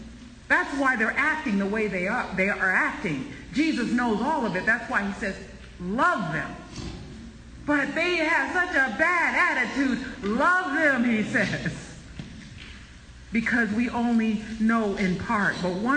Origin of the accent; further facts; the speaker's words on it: Buffalo, New York, United States; now in Pueblo, United States; See, I'm from Western New York. I'm from the Queen City, Buffalo, Niagara Falls area, okay?